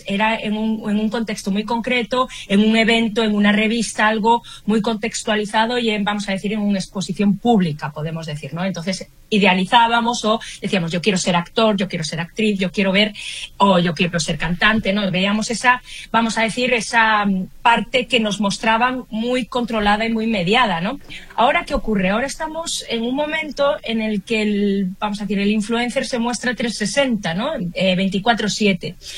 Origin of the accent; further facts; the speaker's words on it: Spain; now in Santiago, Chile; Un gustazo estar aquí también conectada hoy desde Santiago de Chile, pero vengo de España